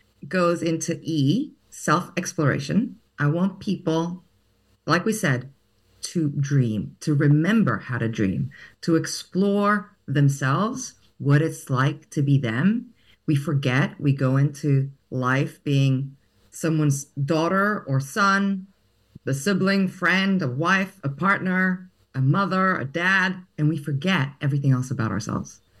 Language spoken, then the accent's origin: English; Greece; Growing up in Greece, no one obeyed the rules.